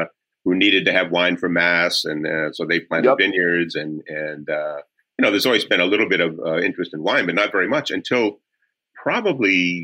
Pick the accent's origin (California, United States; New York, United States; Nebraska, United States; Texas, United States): California, United States; Los Angeles; moved away as an adult; I'm from Los Angeles, lived there many years, about until I was about 50, which was about 100 years ago.